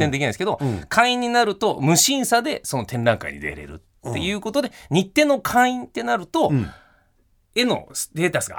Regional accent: Gifu, Japan; now in Tokyo, Japan; 岐阜の地元が岐阜なん で、うんうん、で、それで東京出てきてっていうところです。

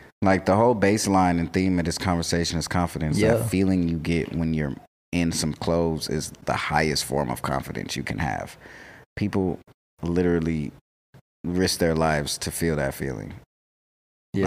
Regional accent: Long Beach, California, United States; I'm from Long Beach, man. We wear tank tops and ride lowriders and smoke weed wherever we want, man.

